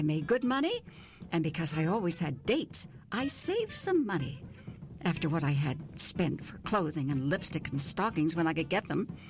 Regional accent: Dauphin, Manitoba, Canada; moved away; In 1936, I came to Winnipeg from Dauphin, just out of high school.

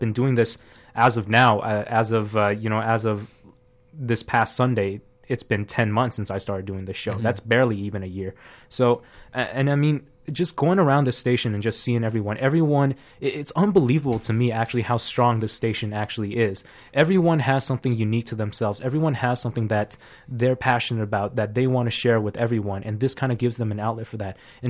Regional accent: Canada; I'm Chinese, but I'm also Canadian.

